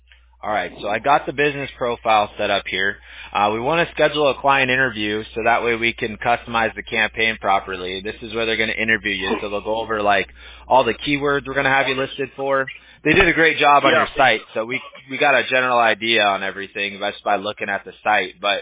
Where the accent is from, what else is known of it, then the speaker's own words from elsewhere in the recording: Huntington Beach, California, United States; Oh, okay. Yeah, I'm a Huntington Beach native myself. I was actually born in Orange County, and then I grew up in Huntington Beach.